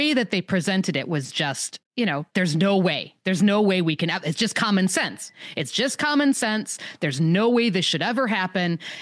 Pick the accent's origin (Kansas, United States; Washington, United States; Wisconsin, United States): Wisconsin, United States; I grew up in Wisconsin, where they were part of the culture, deer hunting especially, but they weren't really part of my family culture.